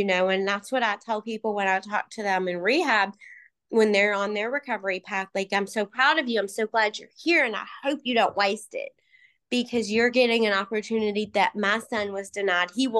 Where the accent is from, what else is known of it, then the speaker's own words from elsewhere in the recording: Kentucky, United States; I understood that because I'm from Kentucky and I don't know anybody that didn't.